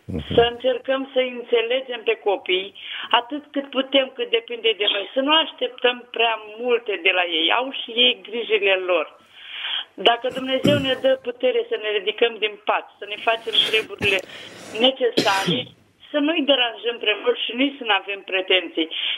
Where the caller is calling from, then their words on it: Tulcea, Tulcea County, Romania; de la Tulcea